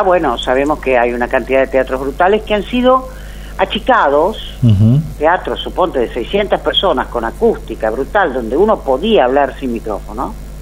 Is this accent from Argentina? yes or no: yes; Argentina; primero me siento argentina, no me siento, soy argentina, somos argentinos.